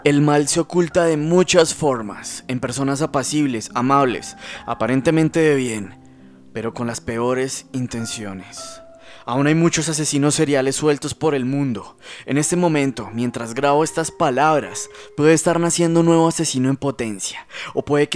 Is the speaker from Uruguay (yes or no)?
no; Colombia; algo similar a lo que pasa en mi país, en Colombia